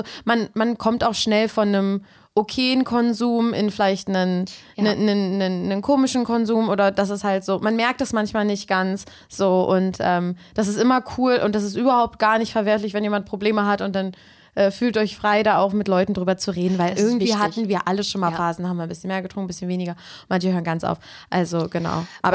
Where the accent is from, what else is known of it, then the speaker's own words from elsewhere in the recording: Berlin, Germany; Ich bin in Köpenick aufgewachsen und da ist dieses Unionstadion in der Ecke.